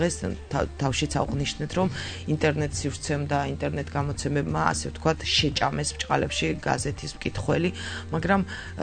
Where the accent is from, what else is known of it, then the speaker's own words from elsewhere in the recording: Tbilisi, Georgia; now in Batumi, Georgia; მე თბილისელი ვარ ასე ვთქვათ და თბილისშიც მოღვაწეობდი 3 წელი